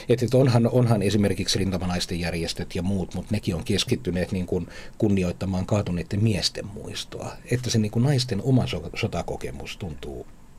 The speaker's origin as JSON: {"language": "Finnish", "town": "Kuusamo", "region": "North Ostrobothnia", "country": "Finland", "tie": "born or raised there", "said": "kun mä nyt olen sieltä Kuusamosta kotoisin"}